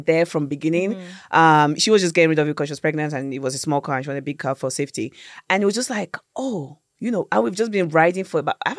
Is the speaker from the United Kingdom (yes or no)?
yes; Croydon, London, United Kingdom; also born or lived in Nigeria; So I'm always kind of like saying Nigeria. But when I'm in the UK, I just say London. I come from London, which is Croydon. Yeah, I grew up in Croydon.